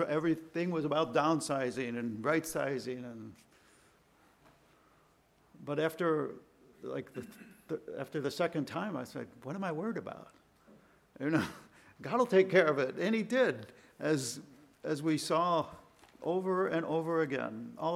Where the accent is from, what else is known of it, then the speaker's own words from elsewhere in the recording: Cleveland, Ohio, United States; up in my hometown of Cleveland